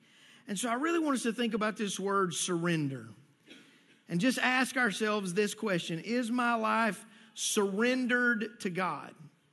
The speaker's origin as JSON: {"language": "English", "region": "Texas", "country": "United States", "said": "Now listen, we're from Texas, and we know about wildflowers."}